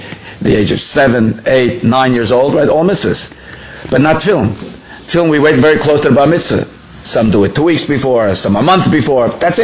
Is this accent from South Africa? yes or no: no; Toronto, Ontario, Canada; I believe this is at least 55 years ago, growing up in Toronto, Canada.